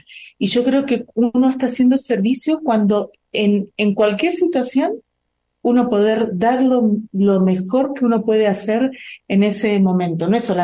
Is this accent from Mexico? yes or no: no; Argentina; sí, traemos yerba, somos argentinas.